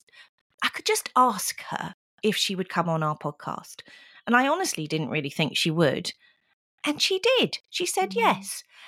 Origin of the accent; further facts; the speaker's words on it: United Kingdom; I am a Brit.